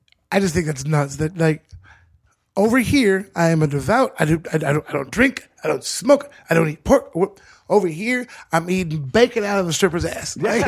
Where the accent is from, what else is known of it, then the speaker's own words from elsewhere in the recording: the South, United States; Being American doesn't automatically make you Christian, but I'm from the South.